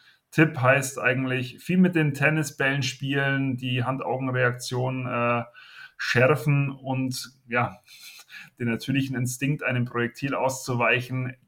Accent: Augsburg, Bavaria, Germany; Für mich als Augsburger hervorragend

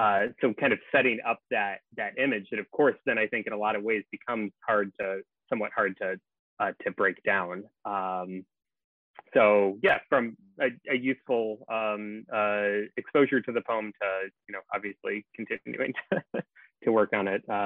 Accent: Illinois, United States; I am from the Midwest myself, actually, cornfields of central Illinois originally

